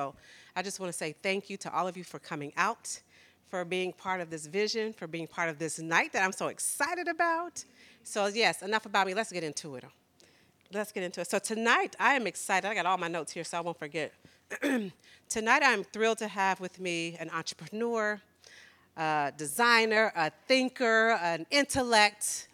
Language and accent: English; Tulsa, Oklahoma, United States; I was just telling our amazing author today that I grew up in Tulsa, Oklahoma, and there were not Black bookstores in my neighborhood.